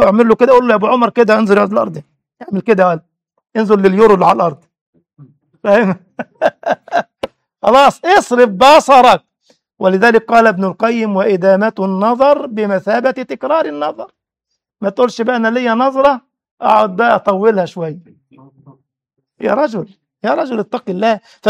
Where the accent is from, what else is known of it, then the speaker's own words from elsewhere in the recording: Egypt; انما زمان عندنا في مصر كان العلبة فيها كم سيجارة،